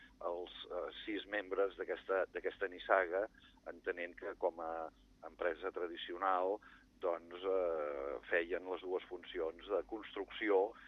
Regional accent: L'Escala, Catalonia, Spain; aspectes de la història del meu poble, de l'Escala

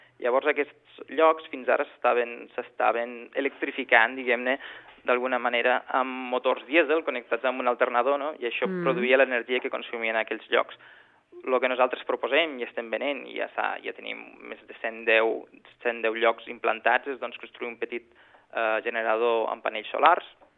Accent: Catalonia, Spain; Jo ho intento d'explicar i fer una mica de pedagogia quan puc

